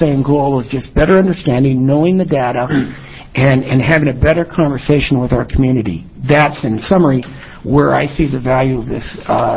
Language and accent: English; California, United States; I grew up in Chinatown, and I know I always got pulled over when I went across Van Ness Avenue. And by the way, when you grew up in Chinatown, you sit in pillows.